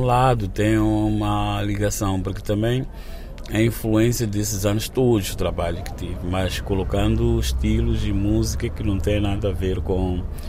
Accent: Maputo, Maputo City, Mozambique; also born or lived in Inhambane; eram músicos que cresceram no meu bairro, Chamanculo, onde eu nasci.

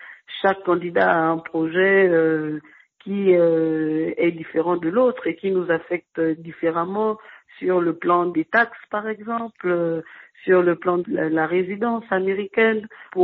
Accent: Gabon; now in United States; en tant que Gabonais, nous faisons partie des minorités, des Noirs.

